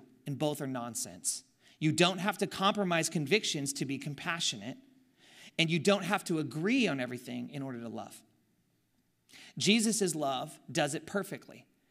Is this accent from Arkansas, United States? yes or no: no; Oakland, California, United States; I'm from Oakland, so I could talk about Oakland Raiders, okay?